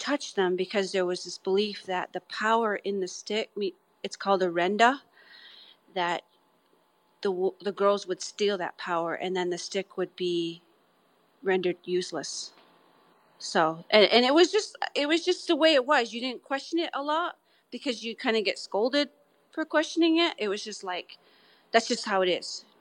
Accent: Akwesasne, New York, United States; I'm from the Akwesasne Mohawk Reserve in upstate New York.

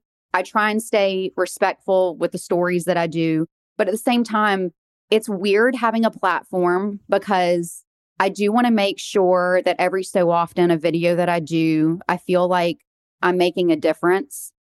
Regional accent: the South, United States; We're from the South.

